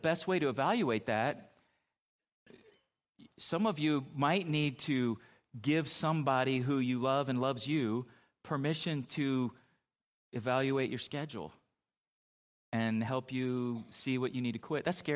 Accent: San Diego, California, United States; And you know, growing up by San Diego, you know, you pick up a lot of, I mean, my accent's better than what I even know in Spanish.

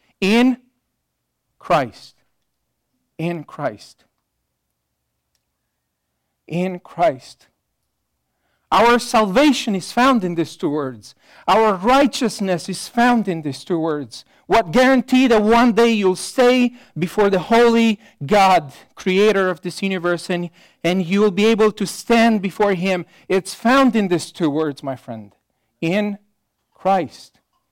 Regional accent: Romania; born there; English is a second language; no, I'm not from Texas. I was born in Romania in a communist time.

